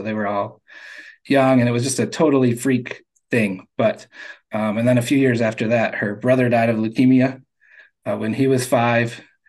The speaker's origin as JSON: {"language": "English", "town": "Kalamazoo", "region": "Michigan", "country": "United States", "tie": "born or raised there", "said": "So I was born and raised in Kalamazoo, so we're not quite Grand Rapids."}